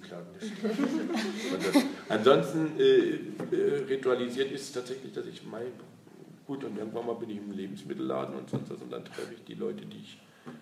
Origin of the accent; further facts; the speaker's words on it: North Rhine-Westphalia, Germany; ich komme aus Nordrhein-Westfalen und da waren die Engländer stationiert.